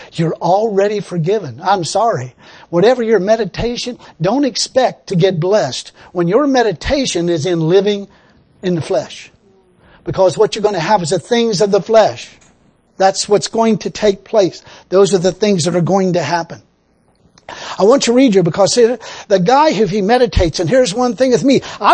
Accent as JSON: {"language": "English", "country": "United States", "tie": "born or raised there", "said": "I'm an American. I got to be born and raised in this country."}